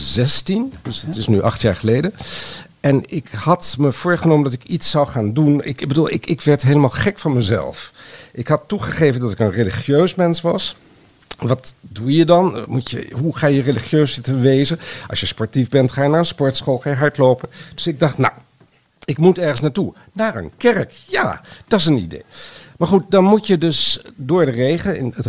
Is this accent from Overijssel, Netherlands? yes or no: yes; Overijssel, Netherlands; Dat was ook weer in Oldenzaal, waar ik ben opgegroeid in de buurt van.